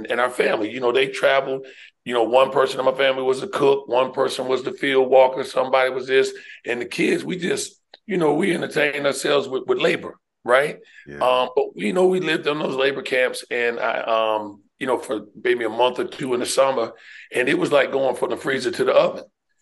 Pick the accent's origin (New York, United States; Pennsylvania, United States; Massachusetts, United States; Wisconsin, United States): New York, United States; Riverhead; I grew up on Long Island, Riverhead, New York. That's East End of Long Island.